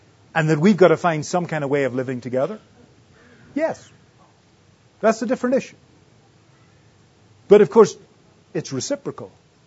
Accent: United Kingdom; as a Brit who had the biggest empire the world has ever seen

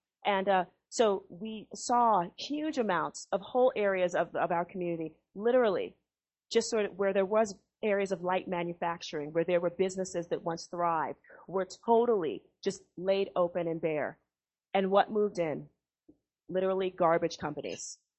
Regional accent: Bronx, New York, United States; I'm from the South Bronx, and I grew up there

